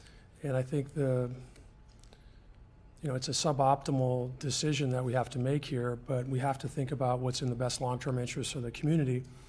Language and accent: English; Westminster, United States; I grew up in Westminster. I care about this town.